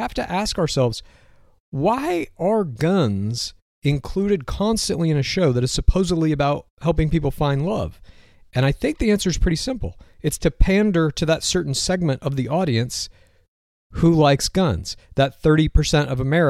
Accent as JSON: {"language": "English", "region": "Texas", "country": "United States", "tie": "born or raised there", "said": "But, you know, I grew up in Texas, 18 years old. Here's what you're getting for your birthday."}